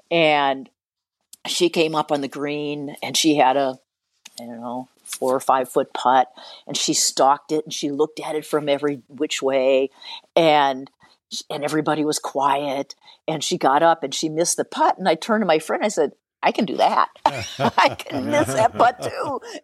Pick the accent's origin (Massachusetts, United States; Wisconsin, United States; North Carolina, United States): Wisconsin, United States; Sheboygan; And I was like, oh, I'm from Sheboygan, Wisconsin.